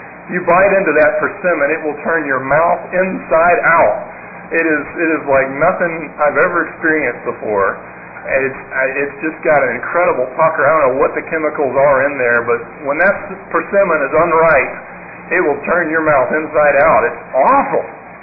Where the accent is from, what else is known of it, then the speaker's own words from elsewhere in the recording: Alabama, United States; when I was a boy growing up in Alabama, about the middle of summer, we would have, or maybe it was late summer, we would have peaches.